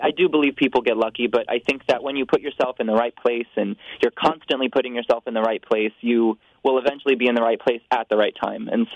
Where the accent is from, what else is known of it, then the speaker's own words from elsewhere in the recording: Fishkill, New York, United States; I grew up in Fishkill, New York. I went to college at Mount St. Mary College, and I went to high school at John Jay High School.